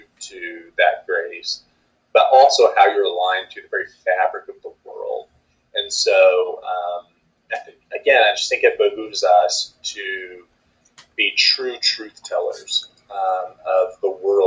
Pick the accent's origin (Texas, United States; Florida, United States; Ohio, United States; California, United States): Texas, United States; Amarillo; I'm from Amarillo, Texas, so that interests me